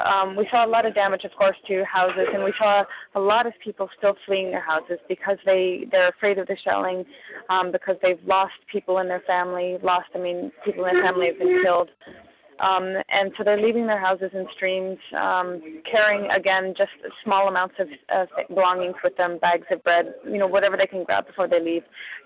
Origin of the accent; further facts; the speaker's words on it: Canada; I'm a Canadian human rights advocate and freelance journalist, and I'm now in Gaza City.